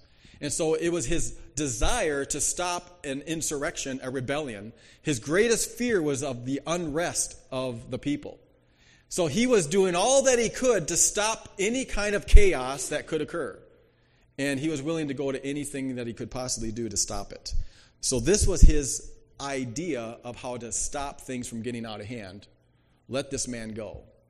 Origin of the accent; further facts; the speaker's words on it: Daisy, North Dakota, United States; I mean, I grew up in Daisy, North Dakota. It's so small.